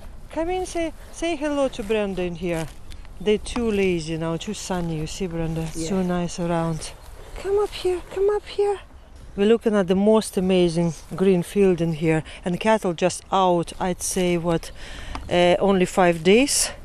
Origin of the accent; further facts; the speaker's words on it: Russia; I'm really a real country girl. So, my parents were foresters. I grew up in a big pine forest until I was 11. I lived like in the middle of nowhere.